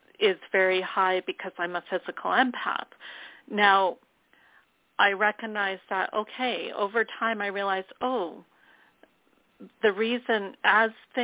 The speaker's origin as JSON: {"language": "English", "town": "Sherwood Park", "region": "Alberta", "country": "Canada", "said": "I'm from Sherwood Park, Alberta."}